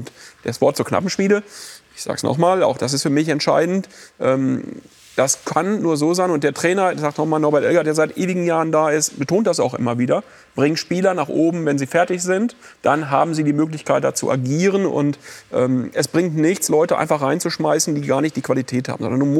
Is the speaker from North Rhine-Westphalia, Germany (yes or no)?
yes; North Rhine-Westphalia, Germany; ich bin aus dem Westen und ich bin auch aus dieser Region und ich bin, wie gesagt, mit Schalke groß geworden.